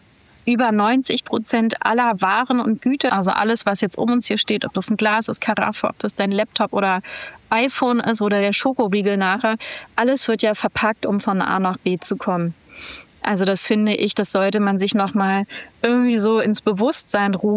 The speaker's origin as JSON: {"language": "German", "region": "Berlin", "country": "Germany", "tie": "born or raised there", "said": "ich bin in Berlin aufgewachsen, bin eine echte Berliner Pflanze, wie man so schön sagt, dritte Generation und komme ursprünglich aus einer Juristenfamilie."}